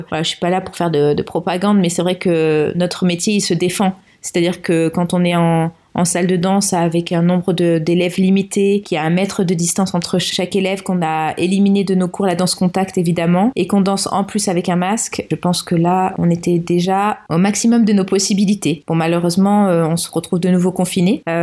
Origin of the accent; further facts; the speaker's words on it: Toulon, Provence-Alpes-Côte d'Azur, France; je suis originaire du sud de la France, de Toulon plus précisément